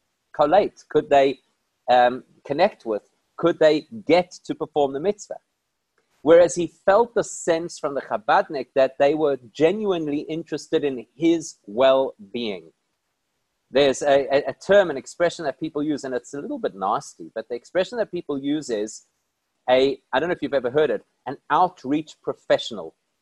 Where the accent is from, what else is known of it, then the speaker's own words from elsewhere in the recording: South Africa; I'm from South Africa.